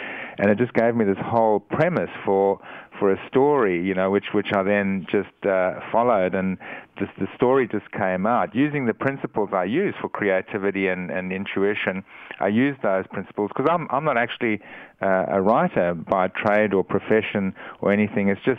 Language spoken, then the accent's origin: English; Eswatini; one of the major effects of my life on my life has been growing up in Africa, and growing up at the time that I did, when I grew up in Swaziland, it was a very, particularly the area I grew up in, it was a very wild place.